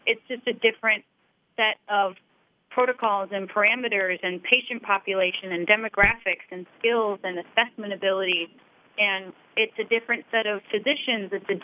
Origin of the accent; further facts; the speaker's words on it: St. Louis, Missouri, United States; I was born and raised in St. Louis, and I actually have always been familiar with nursing because I have about six nurses in my family.